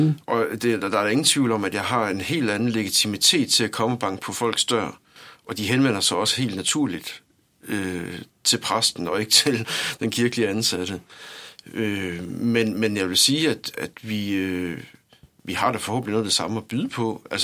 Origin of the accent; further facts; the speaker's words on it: Skjern, Central Denmark Region, Denmark; Nu er jeg selv fra Skjern her